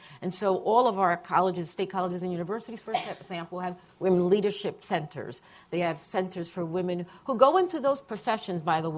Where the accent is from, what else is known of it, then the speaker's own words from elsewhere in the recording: California, United States; and I come from California where you see the haves and have-nots